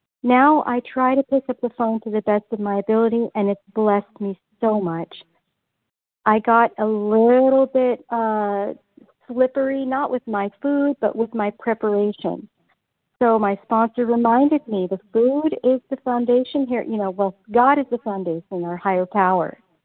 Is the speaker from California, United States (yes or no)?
yes; Ventura, California, United States; I'm from Ventura, California.